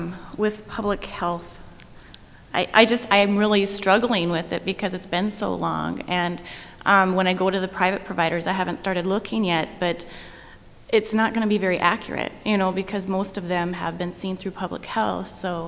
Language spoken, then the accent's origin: English; North Dakota, United States; from North Dakota